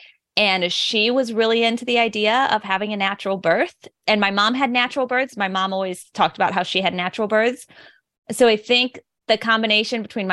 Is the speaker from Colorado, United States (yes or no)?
no; Illinois, United States; I am from like the St. Louis, Missouri area, but actually in a suburb of St. Louis on the Illinois side.